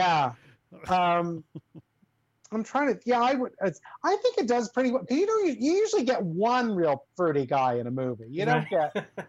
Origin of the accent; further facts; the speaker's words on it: New Jersey, United States; and I'm from New Jersey, so it's you can't really pick